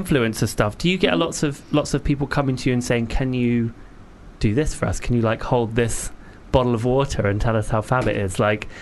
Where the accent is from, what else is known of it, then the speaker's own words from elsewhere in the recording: Portsmouth, South East England, United Kingdom; Gorgeous beach where I grew up in Portsmouth.